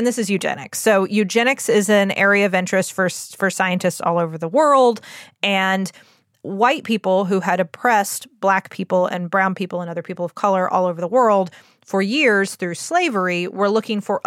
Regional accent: United States; I'm 41 years old. I was raised in the United States.

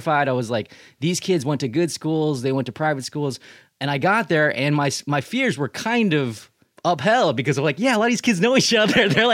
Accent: Riverside, California, United States; So I grew up in Riverside, California, mm-hmm. and I went to a bunch of massive public schools.

